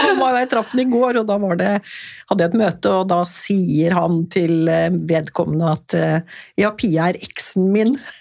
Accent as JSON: {"language": "Norwegian", "town": "Stockholm", "region": "Stockholm County", "country": "Sweden", "tie": "born or raised there", "said": "Jeg husker jeg vokste opp I Stockholm."}